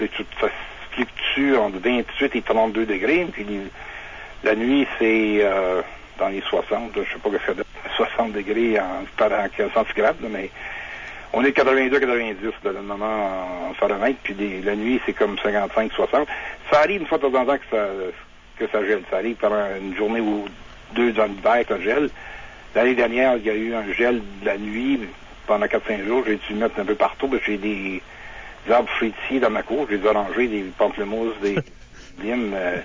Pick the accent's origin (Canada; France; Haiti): Canada; Quebec; also born or lived in Ontario; Moi, je suis né en Ontario. J'ai toujours eu toute mon éducation s'est faite en français au Québec.